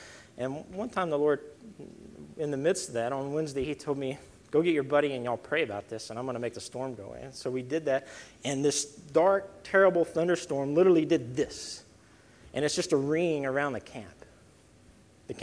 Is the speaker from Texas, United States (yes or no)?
yes; Texas, United States; There's a lot of great things about being a Texan